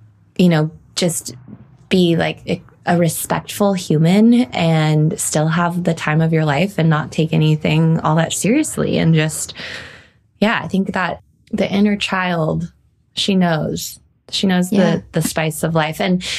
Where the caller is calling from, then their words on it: Brooklyn, New York, United States; I'm calling in from Brooklyn, New York, but this podcast is produced at DLI Productions in San Diego, California.